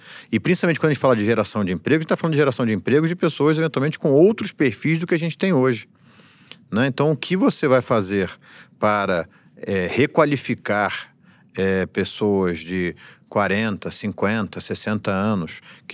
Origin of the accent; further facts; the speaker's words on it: Brazil; Esse é um desafio que, para mim, como brasileiro, é o que mais me preocupa.